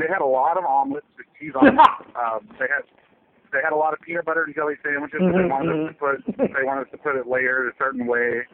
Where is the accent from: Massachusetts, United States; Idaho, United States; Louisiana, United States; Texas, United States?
Texas, United States; Dallas; also born or lived in California; I'm from Texas. I grew up in Dallas. I lived in California for about 5 years doing stand-up comedy